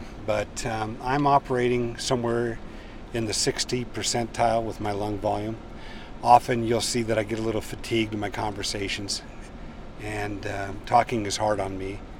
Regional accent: Libby, Montana, United States; I have a terminal case of asbestosis from growing up in Libby, Montana.

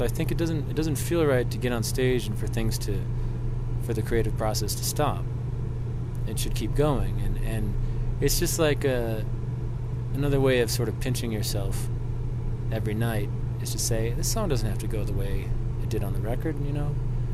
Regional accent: Illinois, United States; Well, my family comes from farm country, Western Illinois, Iowa. My dad's from Iowa, and my mom's family's from Western Illinois, and my folks have had a farm for most of my life in Western

